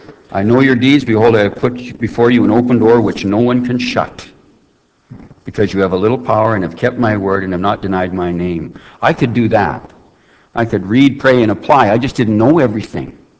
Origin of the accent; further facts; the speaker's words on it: Saskatoon, Saskatchewan, Canada; I was from Saskatoon. I thought, what if they know me?